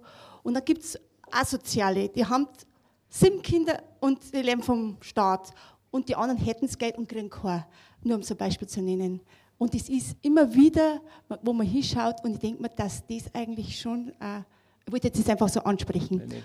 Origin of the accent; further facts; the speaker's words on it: Bavaria, Germany; Ich muss dem Herrgott eigentlich danken, dass es sowas gibt wie Sie bei uns in Bayern